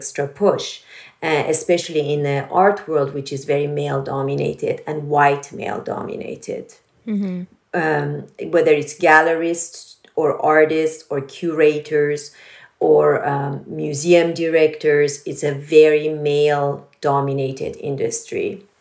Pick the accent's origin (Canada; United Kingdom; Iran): Iran; English is a second language; moved away as an adult; now in United States; And after the revolution, honestly, I did not go back to Iran for 30 years. The first time I left was 79, and when I returned was 2009, so 30 years almost to the day.